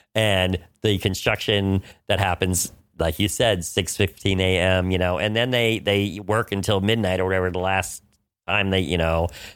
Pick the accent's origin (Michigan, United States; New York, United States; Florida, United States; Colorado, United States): New York, United States; You know, I think being a New Yorker, too, a lot of us have our hands in a bunch of different pots.